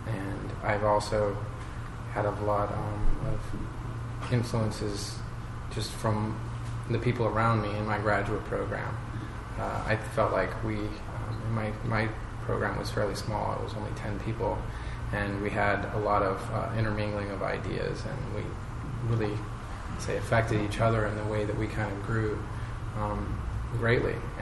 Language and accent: English; Wyoming, United States; I went to the Maryland Institute, and I am from Wyoming.